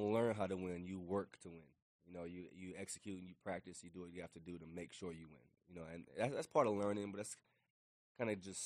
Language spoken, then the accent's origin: English; Jamaica; born there; I was born in Jamaica, so I was, like, soccer, running track.